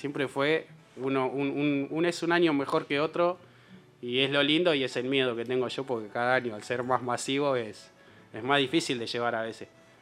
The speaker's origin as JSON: {"language": "Spanish", "town": "La Plata", "region": "Buenos Aires Province", "country": "Argentina", "said": "Somos una platense principalmente"}